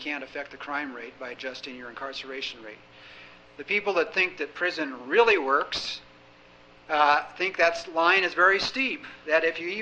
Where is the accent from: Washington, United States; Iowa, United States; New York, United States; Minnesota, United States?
Washington, United States; Olympia; In Olympia, the state capital, my hometown, we have 14 Starbucks stores.